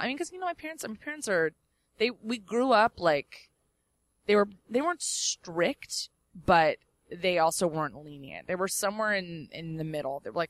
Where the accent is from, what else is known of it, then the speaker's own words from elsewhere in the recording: California, United States; I grew up in the Valley. It was definitely sweltering, I'll give you